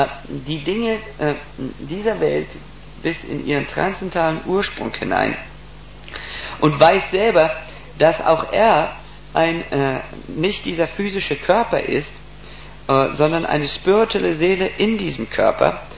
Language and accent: German; Switzerland; Ich bin Schweizer, wir haben nicht Weltkriege gehabt bisher.